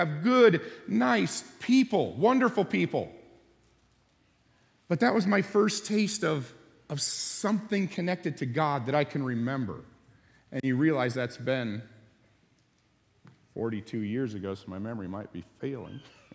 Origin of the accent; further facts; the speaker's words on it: Loma Linda, California, United States; born there; I was born in Loma Linda, one of the biggest Adventist communities on the planet.